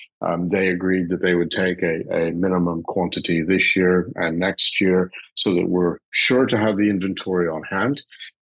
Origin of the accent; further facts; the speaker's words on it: United States; now in United Kingdom; although that might be a bit ironic because I'm American, but I've lived here a long time.